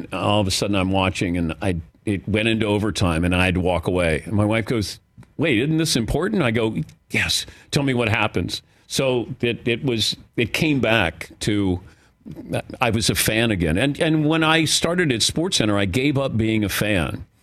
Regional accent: Cincinnati, Ohio, United States; I root for the people of Cincinnati who, whenever I would say I was from Cincinnati, they would always go, "Oh, the Bungles."

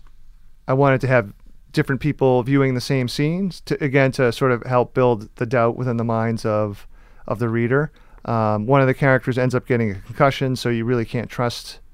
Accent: New England, United States; Particularly growing up in New England, where there's, still the Gothic Puritan is a big part of where I grew up and still live.

